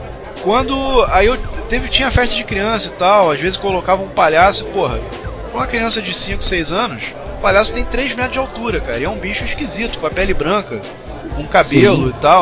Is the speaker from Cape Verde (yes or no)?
no; Rio de Janeiro, Brazil; eu vou ter que trazer lembranças da minha infância em Oswaldo Cruz / Madureira.